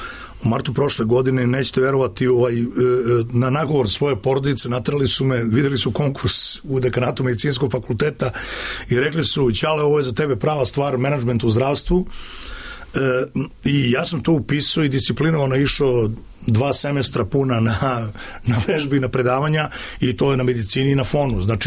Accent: Serbia; Znači, ja sam Srbin pravoslavne vere.

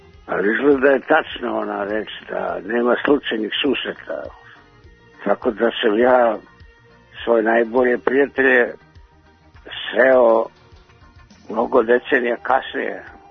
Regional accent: Senta, Vojvodina, Serbia; born there; Ja sam rođen u Senti. Moja majka je iz Kanjiže. A mnogo mojih rođaka je živelo u Subotici.

